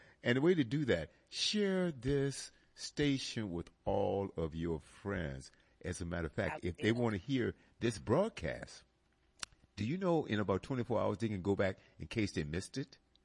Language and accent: English; Richmond, Virginia, United States; born there; also born or lived in California; I was born here in Richmond, moved to California for several years, and then came back in 2021.